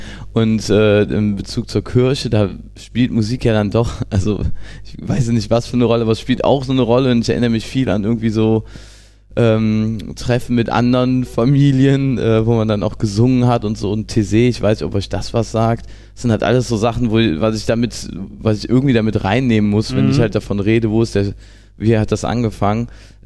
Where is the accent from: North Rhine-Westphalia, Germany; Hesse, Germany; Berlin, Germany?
North Rhine-Westphalia, Germany; born there; ich habe damals im Dorf, wo ich bei Jülich, wo ich geboren bin